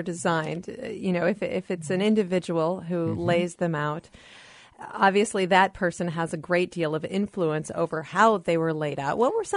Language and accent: English; Cedar Falls, Iowa, United States; I grew up in Cedar Falls, Iowa, and Waterloo, of course, is right next door